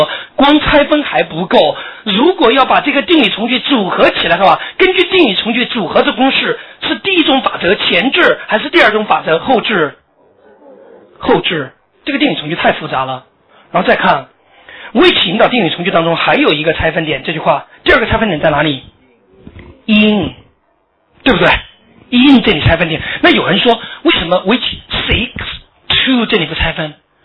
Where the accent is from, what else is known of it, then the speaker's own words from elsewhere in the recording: China; 所以这个汉语习惯我们作为中国人你应该知道